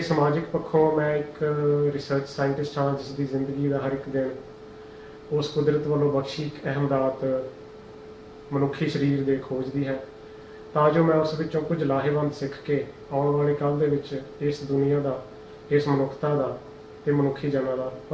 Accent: Amritsar, Punjab, India; now in Melbourne, Australia; Melbourne ਦਾ ਵਾਸੀ ਹਾਂ ਜੀ। ਪਿਛਲੇ 11 ਸਾਲਾਂ ਤੋਂ ਜੰਮਪਲ ਮੈਂ ਅੰਮ੍ਰਿਤਸਰ ਸਾਹਿਬ ਦਾ, ਇੰਡੀਆ ਤੋਂ।

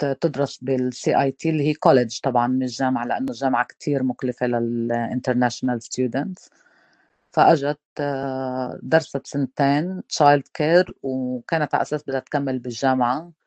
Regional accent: Jerusalem, Palestine; born there; زي ما قلت لك إنه نحن الوضع طبعنا إنه أنا من مواليد القدس، فأنا ما معي لا باسبورت إسرائيلي ولا معي باسبورت فلسطيني.

